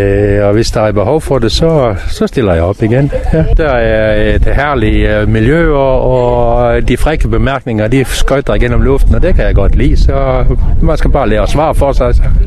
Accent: Norway; now in Denmark; Nå, men jeg er importeret fra Norge for mange, mange år siden.

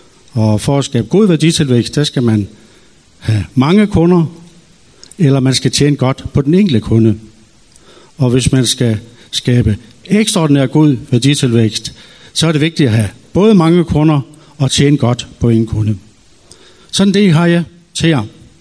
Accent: Frederikshavn, North Denmark Region, Denmark; born there; min gamle fødeby fra Frederikshavn.

